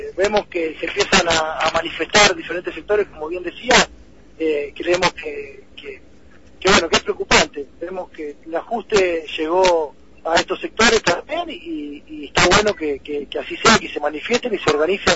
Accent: Mar del Plata, Buenos Aires Province, Argentina; Yo soy de Mar del Plata

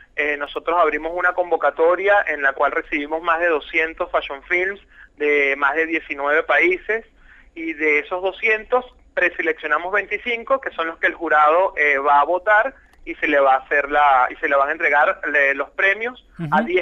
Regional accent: Venezuela; moved away as an adult; now in Argentina; Tengo acá ya 8 años viviendo acá en Argentina.

